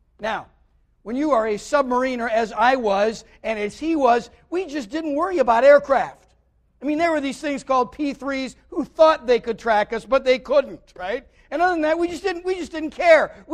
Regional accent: United States; You know, we're Americans. That's what matters.

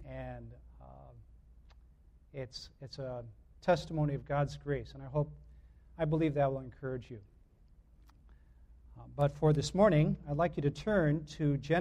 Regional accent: Chicago, Illinois, United States; I may look Asian, but I don't speak Asian. I grew up in Chicago, and I didn't know really any Tagalog when I went to the Philippines.

